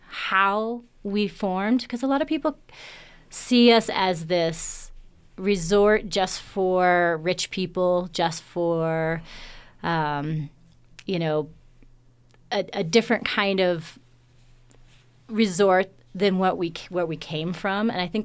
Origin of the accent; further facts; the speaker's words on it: West Coast, United States; now in Colorado, United States; I mean, I'm from the West Coast.